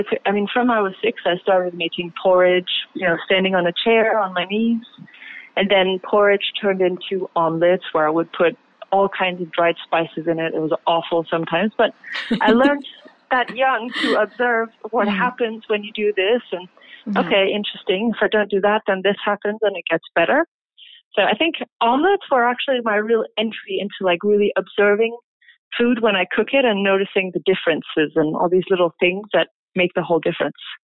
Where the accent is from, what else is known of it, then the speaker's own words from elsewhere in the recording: Portugal; So I was born in Portugal, and to save money, they grew everything themselves, or my mother did.